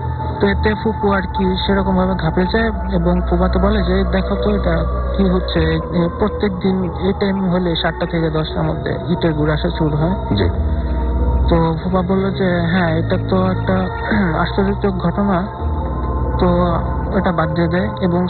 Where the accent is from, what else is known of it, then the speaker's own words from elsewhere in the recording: Dhaka, Dhaka Division, Bangladesh; লালবাগ থেকে আসছি।